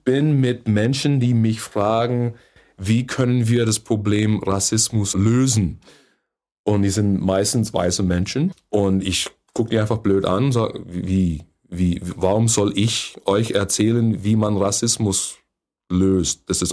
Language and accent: German; United States; now in Germany; Ich komme aus den USA. Bin aber seit vielen Jahren hier in Deutschland.